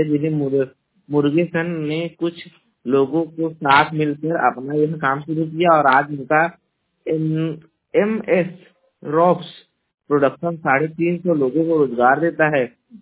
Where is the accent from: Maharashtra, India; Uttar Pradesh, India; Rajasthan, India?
Uttar Pradesh, India; Jaunpur; और मैं उत्तर प्रदेश के जौनपुर जिले का निवासी हूं